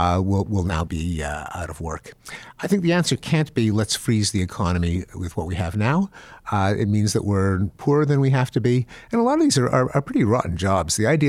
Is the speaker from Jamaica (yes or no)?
no; Canada; Well, I'm from Canada.